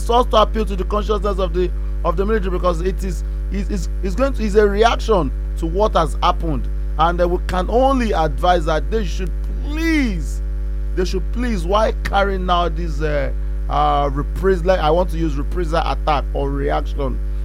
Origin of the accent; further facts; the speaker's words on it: Nigeria; As a Nigerian, as a, let me use the word patriotic Nigerian